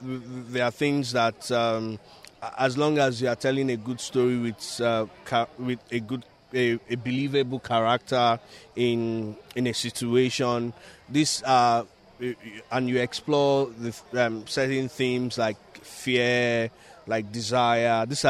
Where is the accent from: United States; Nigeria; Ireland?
Nigeria; I'm from the Federal Republic of Nigeria, or Nigeria.